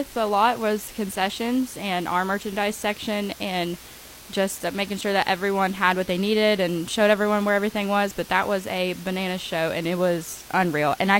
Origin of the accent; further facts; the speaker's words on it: Charleston, West Virginia, United States; Ooh, okay, so I'm from Charleston. I'm from the eastern end of Kanawha County.